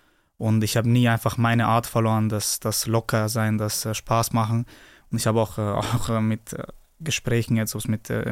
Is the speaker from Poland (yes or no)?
no; Bosnia & Herzegovina; wenn du fürs Land spielst, ist ja das Land alles, zum Beispiel zumindest bei uns in Bosnien.